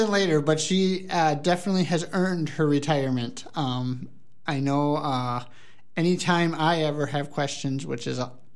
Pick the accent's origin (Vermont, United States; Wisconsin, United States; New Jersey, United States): Wisconsin, United States; Ontario; I've actually lived in Ontario my entire life. I was born in Hillsborough back in 1983